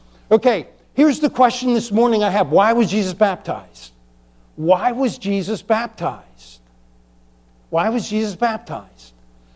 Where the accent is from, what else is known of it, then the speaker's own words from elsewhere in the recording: Chesapeake Bay, United States; The Chesapeake Bay is bigger than it is, okay? And I grew up on the Chesapeake Bay.